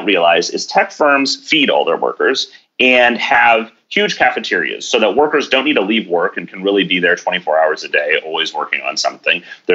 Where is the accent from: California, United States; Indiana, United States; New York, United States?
California, United States; Oakland; this is what actually was going to happen in my hometown of Oakland